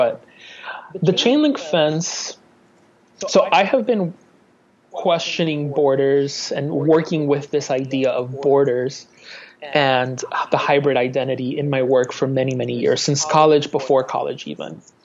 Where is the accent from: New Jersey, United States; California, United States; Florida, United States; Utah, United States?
Florida, United States; Miami; also born or lived in Quito, Ecuador; People ask me where I'm from. I say I'm from Miami first. I say I was born in Ecuador, but I'm from Miami, because that's the truth.